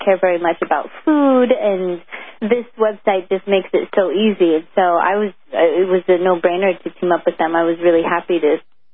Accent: Los Angeles, California, United States; I love my hometown. I love all the different neighborhoods in Los Angeles.

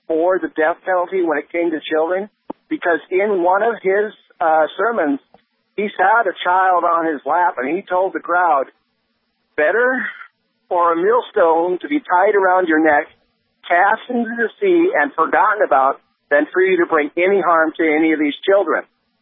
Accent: Crookston, Minnesota, United States; You know, I grew up in Crookston. I played with his nephew.

